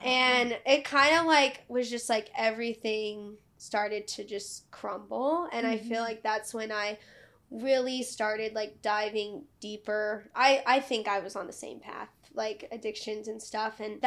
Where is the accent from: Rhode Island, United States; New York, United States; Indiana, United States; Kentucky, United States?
Indiana, United States; Fishers; born there; So I was born here in Fishers, Indiana, which is a little suburb outside of Indianapolis. And I'm the oldest of three.